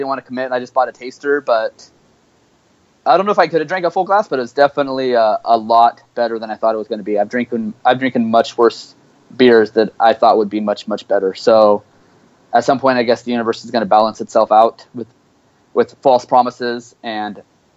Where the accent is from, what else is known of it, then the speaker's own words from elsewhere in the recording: California, United States; and you're like, I'm from California, this isn't traffic